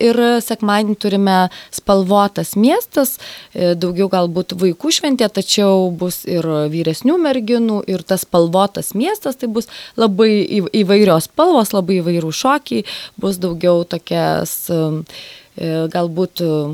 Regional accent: Alytus, Alytus County, Lithuania; mes visada didžiuojamės pasakyti, kad mes esame iš Alytaus.

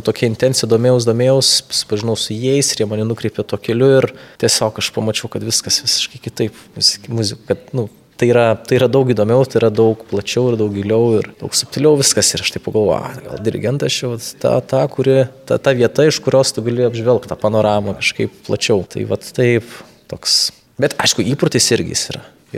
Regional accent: Biržai, Panevėžys County, Lithuania; Mažas miestelis, aš pats iš Biržosiu, tai ten visi vieni kitus žino, pažįsta

